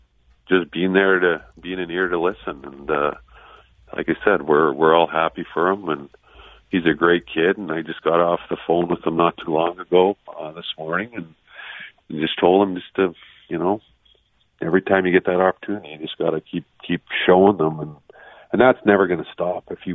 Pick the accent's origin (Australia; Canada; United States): Canada; Selkirk, Manitoba; Like I said, I grew up in Selkirk. Obviously, you got Winnipeg, 35 minutes down the road.